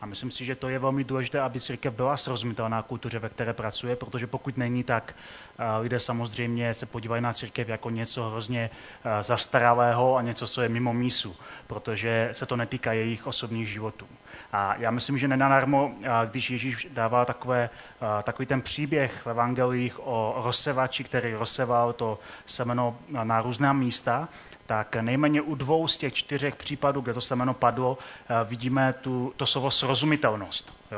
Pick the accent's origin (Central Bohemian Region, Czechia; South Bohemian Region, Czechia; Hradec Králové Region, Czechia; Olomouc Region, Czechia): Hradec Králové Region, Czechia; Hradec Králové; Velmi zdaleka, přijel jsem z Hradce Králové.